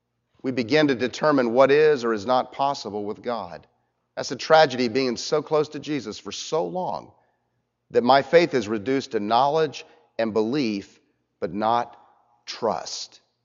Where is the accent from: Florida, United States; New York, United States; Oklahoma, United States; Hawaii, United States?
Florida, United States; Orlando; Orlando's my hometown. I don't like to go back there.